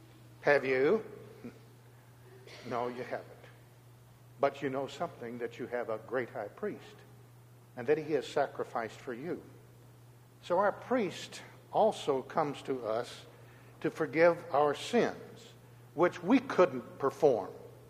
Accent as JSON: {"language": "English", "town": "Hannibal", "region": "Missouri", "country": "United States", "tie": "born there", "said": "I was born in Missouri. I'm a Mark Twain Hannibal guy, for heaven's sakes. And folks in Missouri live by the great stigma, show me."}